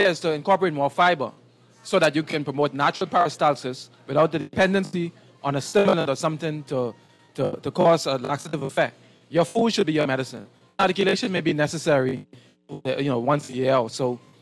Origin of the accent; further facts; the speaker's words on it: Cat Island, Bahamas; And so I learned the scientific part of herbs along with the traditional and oral history in growing up in Cat Island as a little boy, identifying plants in my environment.